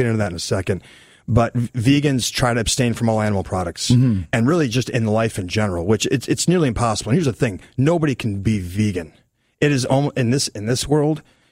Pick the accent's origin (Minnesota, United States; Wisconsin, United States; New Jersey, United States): Wisconsin, United States; you know, my grandparents, I'm from Wisconsin, they had a farm.